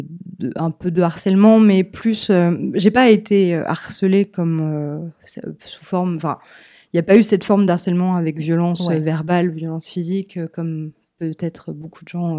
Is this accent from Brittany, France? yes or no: no; Nantes, Pays de la Loire, France; je suis une Nantaise de souche, je peux vous citer les marchés, je peux vous citer des endroits, je ne suis pas une touriste